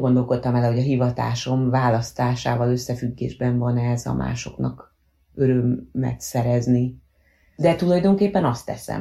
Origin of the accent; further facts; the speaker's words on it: Mosonmagyaróvár, Győr-Moson-Sopron, Hungary; moved away as an adult; now in Budapest, Hungary; Mosonmagyaróvár a szülővárosom, és ugye én itt éltem 18 éves koromig, utána kerültem el a tanulmányaim okán a fővárosba, de ugye a szüleim ott éltek, nekem az volt a haza, én oda jártam haza.